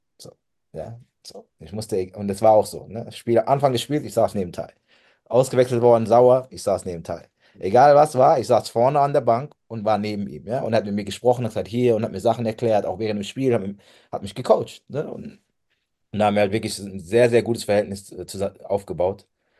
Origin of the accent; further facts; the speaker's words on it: Speyer, Rhineland-Palatinate, Germany; born or raised there